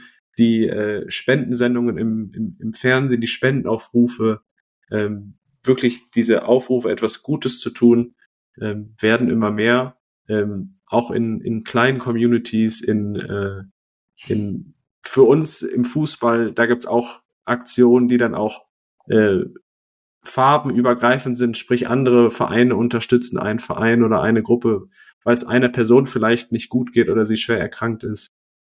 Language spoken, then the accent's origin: German; Essen, North Rhine-Westphalia, Germany; ich komme aus der Region Essen